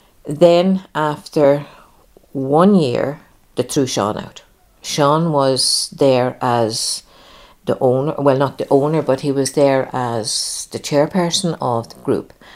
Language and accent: English; Northern Ireland, United Kingdom; And when we go on holidays, if they say you're from England, we say very definitely, no, we're from Ireland.